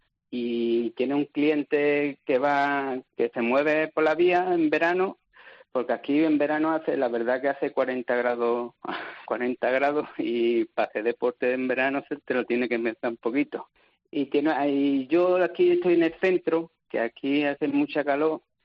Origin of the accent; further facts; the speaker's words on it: San Fernando, Andalusia, Spain; Yo no soy de Coripe. Yo soy de la parte de San Fernando, de Cádiz.